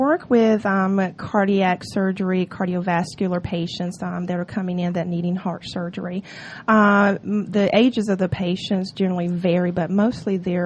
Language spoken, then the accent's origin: English; Atlanta, Georgia, United States; Well, I'm originally from Atlanta, born and raised here, so I haven't moved, so I'm been living here in Lithonia now, but I'm originally from Atlanta.